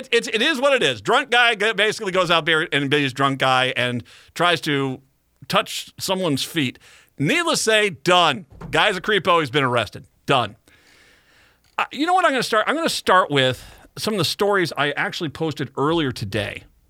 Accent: Edina, Minnesota, United States; That's kind of growing up in Edina.

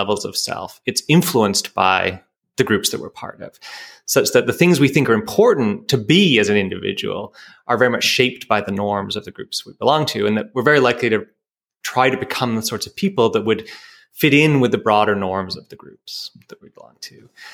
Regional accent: Canada; So, you know, I'm a Canadian. That's part of my identity.

